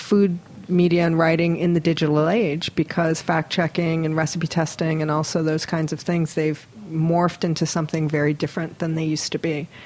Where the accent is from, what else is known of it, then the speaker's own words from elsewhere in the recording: Hawaii, United States; mostly because we're both from Hawaii